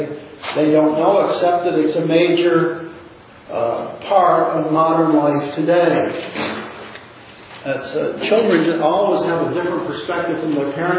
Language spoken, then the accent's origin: English; North Syracuse, New York, United States; I grew up in North Syracuse, near the intersection of South Bay Road and Church Street, and went away to college